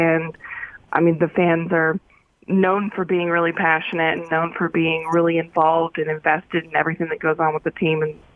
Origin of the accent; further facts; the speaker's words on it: Paradise, California, United States; And when I say I'm from Paradise, there's always kind of like this really bummer look on their face